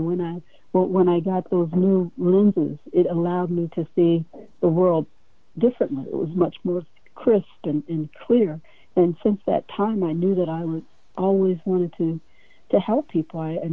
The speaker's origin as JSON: {"language": "English", "region": "Midwest", "country": "United States", "tie": "born or raised there", "lives_now": "Hawaii, United States", "said": "Well, actually, I was born and reared in the Midwest, a small town in Ohio."}